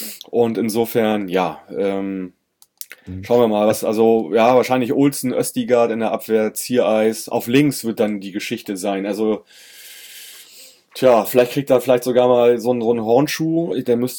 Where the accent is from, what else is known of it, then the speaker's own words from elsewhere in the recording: Hamburg, Germany; wenn ich als Hamburger nach Aue fahre